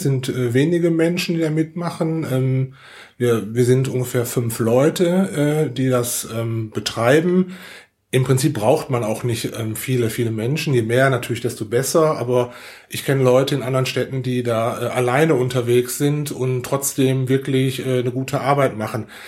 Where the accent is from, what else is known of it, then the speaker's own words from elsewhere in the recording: Essen, North Rhine-Westphalia, Germany; now in Willich, Germany; bin 48 Jahre alt, bin ein Kind des Ruhrgebiets, habe über 40 Jahre in Essen gelebt, da geboren und bin seit 2009 in Willich